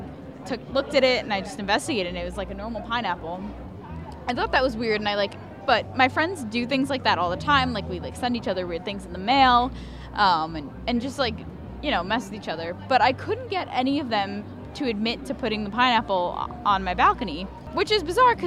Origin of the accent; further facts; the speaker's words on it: New York, United States; I'm from New York and in Massachusetts, and I don't know anyone else who goes to school in Boston.